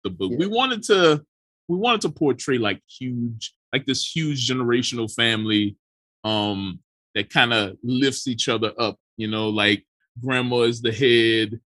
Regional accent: Louisiana, United States; We're both from Louisiana, and we met in a comic shop, the typical nerd love story.

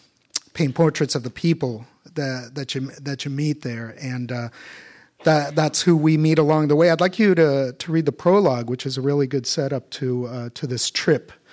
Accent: Tijuana, Baja California, Mexico; I grew up in Tijuana, reported in San Diego and Tijuana

